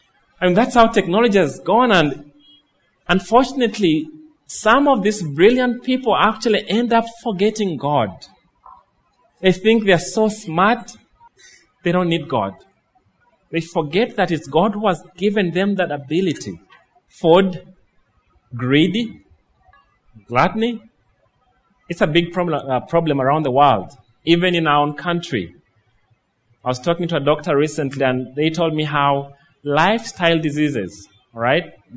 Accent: Tororo, Eastern Region, Uganda; I'm a Ugandan. I come from Tororo.

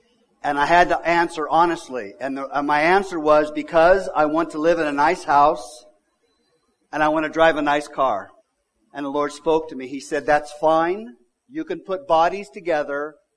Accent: Los Angeles, California, United States; also born or lived in Missouri; I grew up in Southern California, the Los Angeles area, on the beaches of Southern California. So I grew up surfing.

